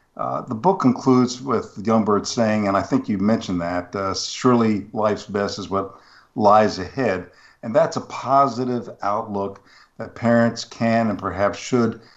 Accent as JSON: {"language": "English", "town": "Charlotte", "region": "North Carolina", "country": "United States", "tie": "born or raised there", "said": "When I visited a raptor center in my hometown of Charlotte"}